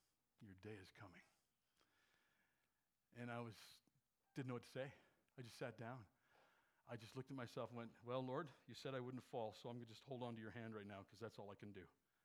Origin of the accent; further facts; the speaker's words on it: Beaverlodge, Alberta, Canada; And I came from Beaver Lodge, of all places.